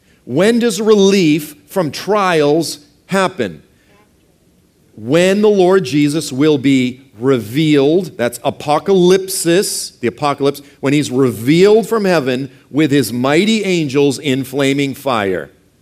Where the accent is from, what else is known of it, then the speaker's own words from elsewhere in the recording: Boston, Massachusetts, United States; I'm sorry, I'm from Boston.